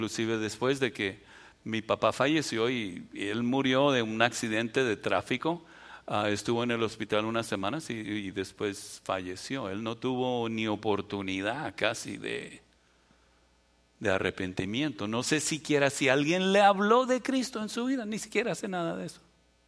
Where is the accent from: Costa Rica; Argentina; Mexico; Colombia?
Colombia; born there; hace 59 años yo nací en Colombia de padres alemanes. Mis papás se escaparon de Alemania, del nazi, de Hitler